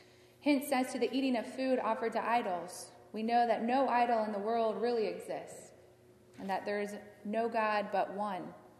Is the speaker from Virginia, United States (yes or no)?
yes; Virginia, United States; also born or lived in South; now in Western New York, United States; As many of you know, I am from Virginia, and I have lived my entire life in the South in much warmer climates than we experience here.